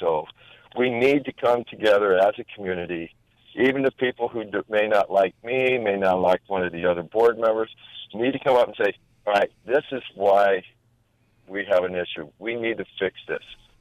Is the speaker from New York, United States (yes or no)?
no; Tucson, Arizona, United States; and I'm from Tucson, I've been here almost all my life.